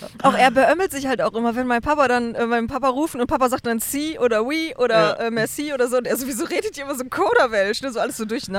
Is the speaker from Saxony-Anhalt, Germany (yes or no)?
no; North Rhine-Westphalia, Germany; ich komme ja auch aus dem Oberbergischen.